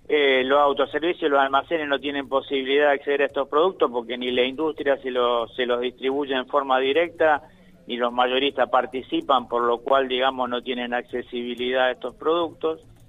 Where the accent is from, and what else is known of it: Argentina